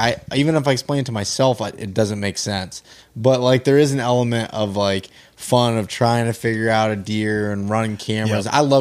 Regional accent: Pennsylvania, United States; Like, just cause like that's my home state. I feel like I put the most work

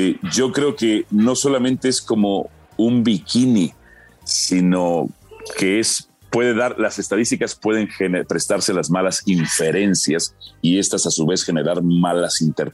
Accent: Mexico; also born or lived in Guatemala; México. Yo nací en Guatemala por accidente, nada más. O sea, mis padres iban emigrando de guerra en guerra.

